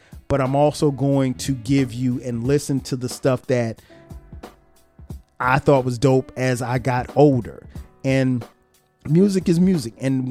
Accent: South Carolina, United States; And so for me, growing up in South Carolina, there was no bias because like we loved it all.

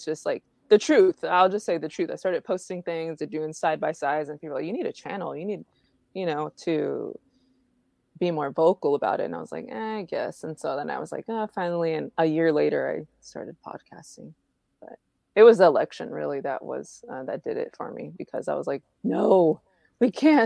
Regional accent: Houston, Texas, United States; also born or lived in Connecticut / Cuba; I was born in Connecticut. My parents are retired military. So we lived in Connecticut. We lived in Cuba. And then we moved here. And so I've been here pretty much most of my life here in Houston.

